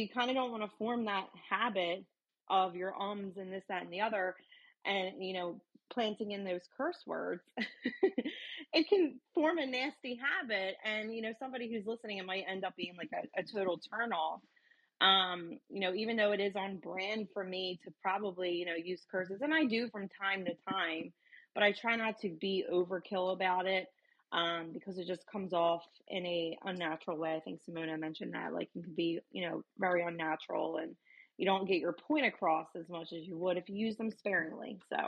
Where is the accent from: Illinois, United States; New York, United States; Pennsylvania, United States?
Pennsylvania, United States; Philadelphia; You know, I'm from Philly and we curse a lot, even in conversation.